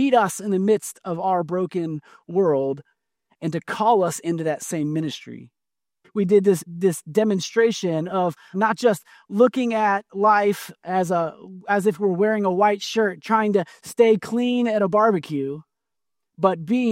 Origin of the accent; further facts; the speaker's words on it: Midwest, United States; but our chili, the one that my wife made, has beans because we're from the Midwest and chili has beans in the Midwest.